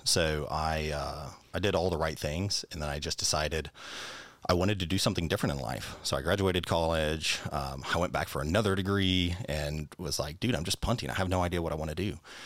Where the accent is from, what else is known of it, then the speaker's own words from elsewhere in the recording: Arkansas, United States; Arkansas, originally.